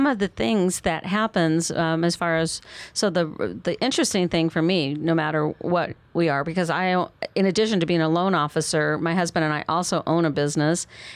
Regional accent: Tucson, Arizona, United States; from Tucson, Arizona.

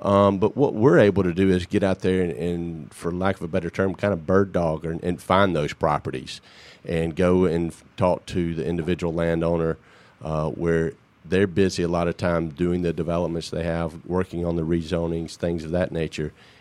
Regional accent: Georgia, United States; growing up in Gwinnett County and being here doing real estate for 21 years.

